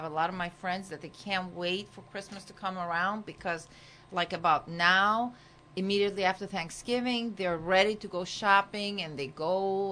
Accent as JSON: {"language": "English", "country": "Iran", "tie": "born or raised there", "said": "we always celebrate the same way, but in Iran we celebrated their holiday and their New Year."}